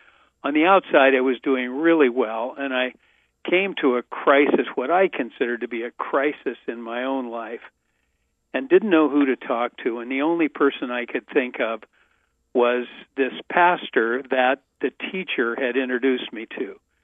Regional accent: Salem, Oregon, United States; Grew up in Salem, Oregon. Lived there until I graduated from Willamette, and then never lived there again. My folks lived in the same house for over 50 years, so it was a rather stable upbringing.

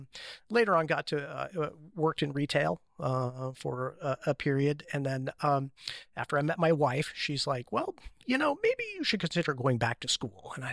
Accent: Salem, Oregon, United States; I grew up in Salem, Oregon. So I'm a lifelong Oregonian, grew up in the Valley.

